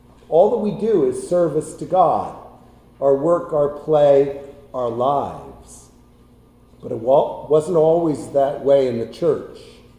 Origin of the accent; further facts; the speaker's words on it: New Jersey, United States; When I was growing up in New Jersey, school always started the Wednesday after Labor Day.